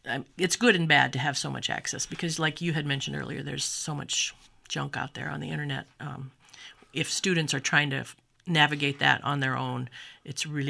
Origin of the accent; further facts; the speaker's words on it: Waterloo, Iowa, United States; now in Rockford, United States; And I grew up in Waterloo, Iowa. And when we moved to Rockford for my husband's job, I got a job there working for the Northern Illinois Library System in Rockford.